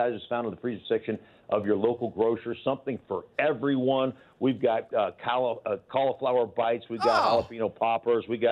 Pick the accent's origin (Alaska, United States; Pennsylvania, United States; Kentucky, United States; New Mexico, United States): Alaska, United States; growing up in Alaska, you played six games.